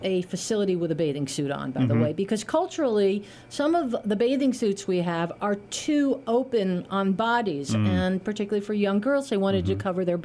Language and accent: English; New York, United States; And I'm not from the Berkshires. Mm. I grew up in the Lower Hudson Valley, but I'm a Y kid.